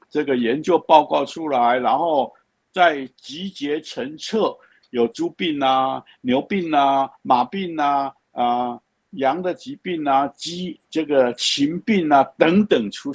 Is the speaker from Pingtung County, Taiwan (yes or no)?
yes; Pingtung County, Taiwan; now in Taipei, Taiwan; 所以才从我家乡在屏东哈，所以才从屏东跑到台北来开业